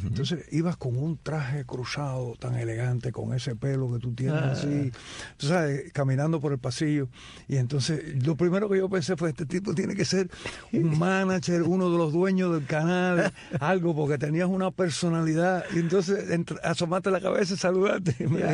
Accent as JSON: {"language": "Spanish", "region": "Sancti Spíritus", "country": "Cuba", "tie": "born or raised there", "said": "Y bueno, me crié completo ahí en Santi Espíritu."}